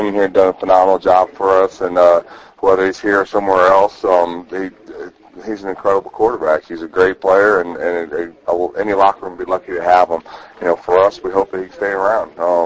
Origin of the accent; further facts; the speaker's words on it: United States; but as an American, it's kind of hard not to.